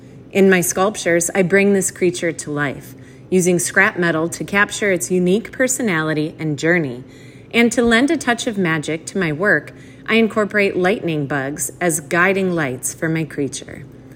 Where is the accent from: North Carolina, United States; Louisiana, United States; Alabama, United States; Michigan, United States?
Michigan, United States; Growing up in Michigan, surrounded by vast fields and winding roads